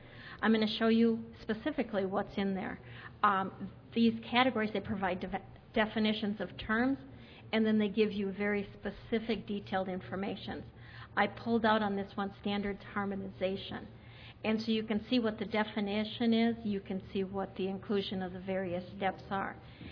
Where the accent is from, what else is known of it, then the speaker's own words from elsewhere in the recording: Minnesota, United States; I'm from Minnesota. This is probably as warmly as I can dress when I have to come down to Atlanta.